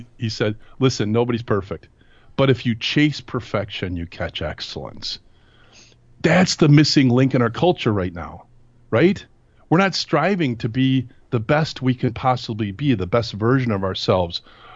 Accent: Wisconsin, United States; I grew up in Wisconsin, so the Green Bay Packers, right?

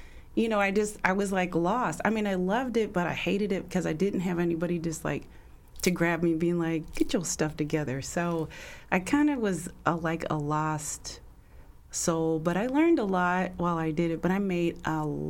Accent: Bellevue, Washington, United States; So I am actually a native. Uh-huh. I was born in Seattle at Doctor's Hospital that does not exist, and I grew up in Bellevue.

